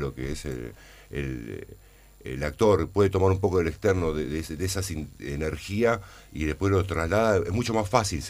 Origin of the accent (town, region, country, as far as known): Argentina